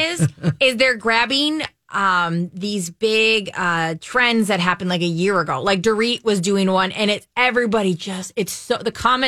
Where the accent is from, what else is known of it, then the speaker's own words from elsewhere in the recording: Connecticut, United States; born there; I was born in Connecticut.